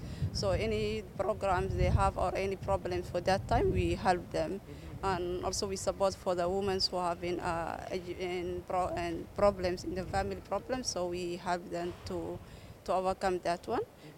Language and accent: English; Somalia; English is a second language; now in Malaysia; I'm from Somalia. I was here since 2017. That's 6 years. I live in Gombe.